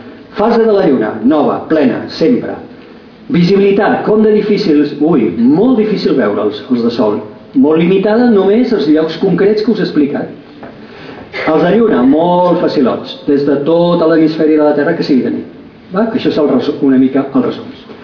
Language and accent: Catalan; Tarragona, Catalonia, Spain; Jo sóc de Tarragona i a més tinc casa a Falset, al Priorat.